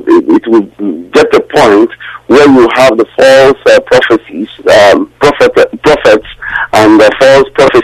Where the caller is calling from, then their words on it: Trinidad & Tobago; I'm calling from Trinidad and Tobago.